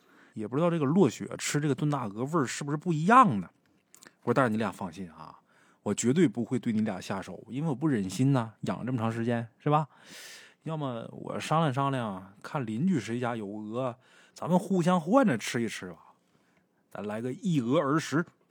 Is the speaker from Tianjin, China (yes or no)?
no; Liaoning, China; 我们也是东北的呀，我们也炖，好嘛。鹅可是遭了罪了，我们辽宁的鹅呀也是没能幸免遇难呐